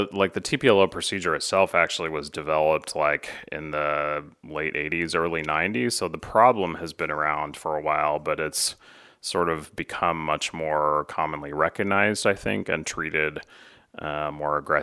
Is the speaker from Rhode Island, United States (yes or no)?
no; Fort Worth, Texas, United States; now in Sandpoint, United States; Yeah, so I grew up in Fort Worth, Texas, and went to vet school at Texas A&M University.